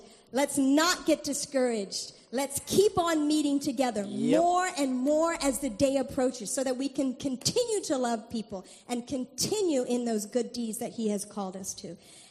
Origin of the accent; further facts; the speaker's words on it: Haiti; Growing up in Haiti, the society is terrible.